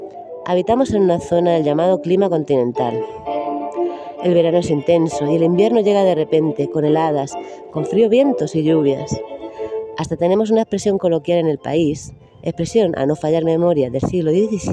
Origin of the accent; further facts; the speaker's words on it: Castilla-La Mancha, Spain; Soy española y de Toledo. Mi pueblo natal resulta ser uno de los más cercanos a nuestra histórica y famosa capital de provincia.